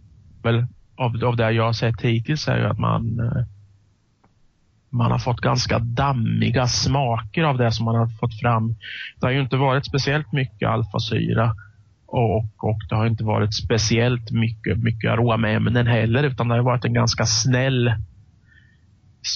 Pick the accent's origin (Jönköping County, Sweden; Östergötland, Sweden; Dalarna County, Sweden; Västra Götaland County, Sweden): Östergötland, Sweden; Det finns liksom bryggerier som jag som östgöte inte har en aning om att de överhuvudtaget finns